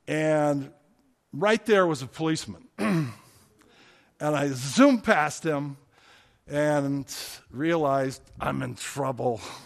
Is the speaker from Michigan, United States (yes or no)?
yes; Detroit, Michigan, United States; No, I'm from the Detroit area, but I go to college at Spring Arbor.